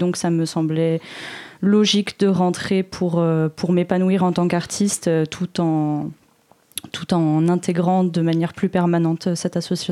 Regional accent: La Souterraine, Nouvelle-Aquitaine, France; moved away as an adult; also born or lived in Brussels, Belgium; Donc après, je suis partie à ma majorité, disons, comme tout le monde en Creuse, ou presque.

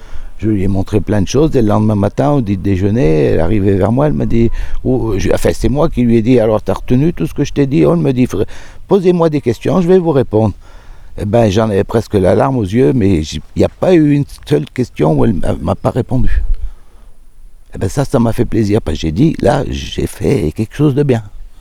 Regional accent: Saint-Étienne, Auvergne-Rhône-Alpes, France; Je suis né à Saint-Étienne. Et j'ai vécu 20 ans à Saint-Étienne avec mes parents.

